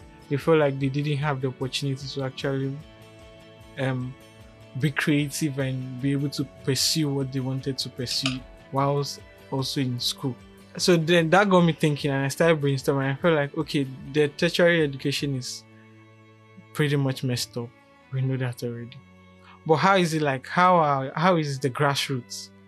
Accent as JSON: {"language": "English", "country": "Ghana", "said": "if you listen to the previous episode on being Ghanaian, I made reference to the fact we have a lot of people that are practicing partisan politics in our country."}